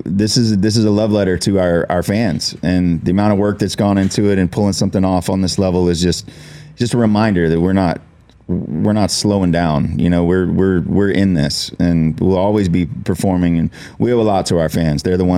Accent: Atlanta, Georgia, United States; I'm from Atlanta and home team, you know, Falcons, Braves, Bulldogs.

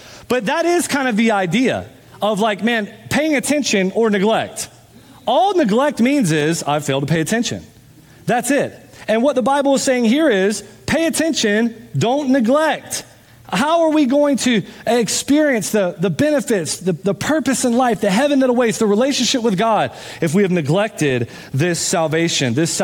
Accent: Jacksonville, Florida, United States; I mean, I'm from Jacksonville, Florida, Jags fan, okay?

